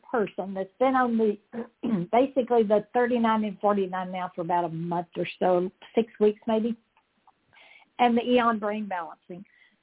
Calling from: Texas, United States; I'm in Texas. Yes, Dr. Dennis.

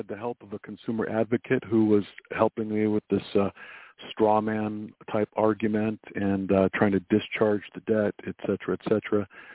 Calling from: Dana Point, California, United States; I'm calling from South Orange County, Dana Point area.

